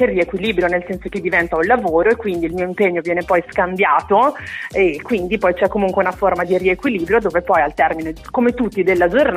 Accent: Brusaporto, Lombardy, Italy; Allora, io sono di Brusaporto, quindi della provincia di Bergamo.

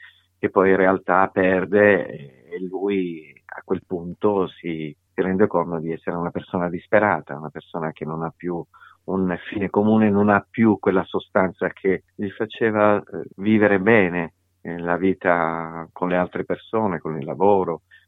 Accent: Sicily, Italy; moved away; perché io sono siciliano, sono un emigrato al nord per necessità tanti anni fa

